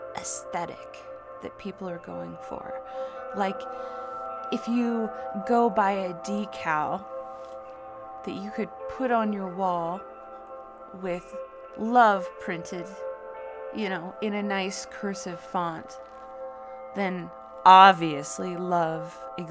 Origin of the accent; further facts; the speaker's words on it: United States; I speak as an American from America.